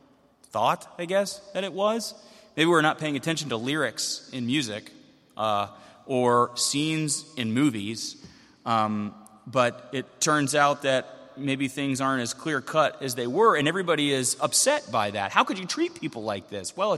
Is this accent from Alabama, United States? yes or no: no; North Carolina, United States; And I told you before, I'm from the South, from Western North Carolina.